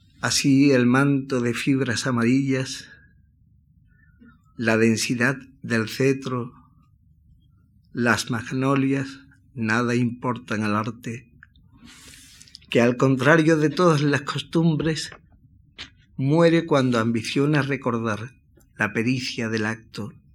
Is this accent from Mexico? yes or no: no; Cádiz, Andalusia, Spain; Yo soy de Cádiz, he vivido toda mi infancia y mi juventud, mi primera juventud, en una casa de Cádiz, mi paisaje eran esas azoteas blancas y lejanamente el mar